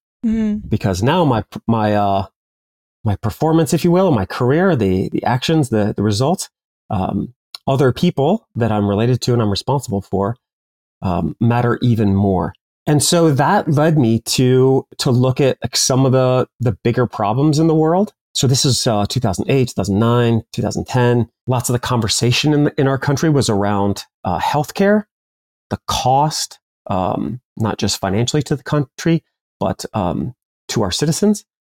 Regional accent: California, United States; now in Los Angeles, United States; I grew up in Central California with one half of the family in oranges, so high-end citrus fruit. But I went to Los Angeles and went to school there and lived in the city for almost 30 years.

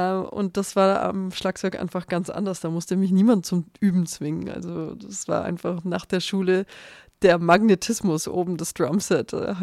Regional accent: Hof, Bavaria, Germany; Ich komme aus Hof aus Bayern und meine Eltern kommen aus Bulgarien, aber sie haben beide bei den Hofer Symphonikern im Orchester gespielt. Und deswegen bin ich auch in Deutschland geboren.

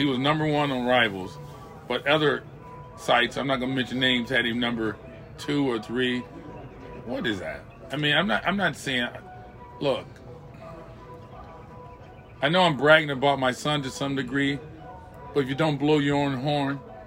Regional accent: California, United States; I'm from California. And look at this here weather. I'm not used to that cold weather.

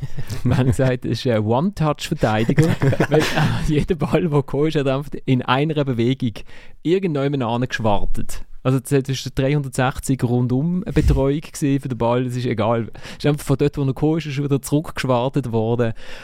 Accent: Basel, Basel-Stadt, Switzerland; ob ich als Basler

